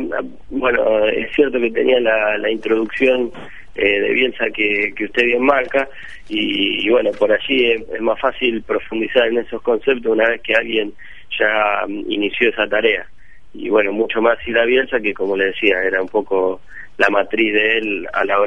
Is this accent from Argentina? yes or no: yes; Argentina; incluso en mi país, en Argentina